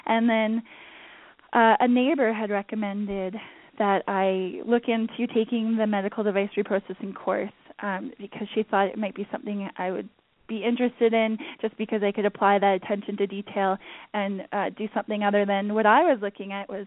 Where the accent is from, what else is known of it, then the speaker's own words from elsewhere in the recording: Kamloops, British Columbia, Canada; also born or lived in Abbotsford, Canada; his girlfriend still live in Kamloops, BC, where I grew up. So he is, it's just the two of us, and we grew up we lived in Abbotsford. That's where I was born until I was 7. And then we moved to Kamloops